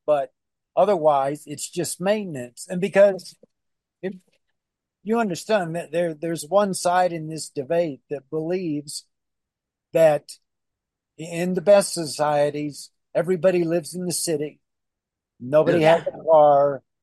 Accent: Dallas, Texas, United States; born there; I was born in Dallas, Texas. I went to the University of Texas at Arlington, got a degree in political science.

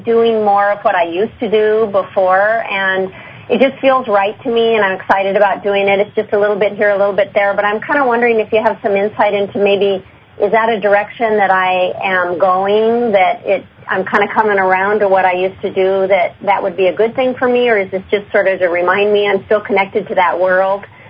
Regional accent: Bellevue, Washington, United States; I'm from Bellevue, Washington.

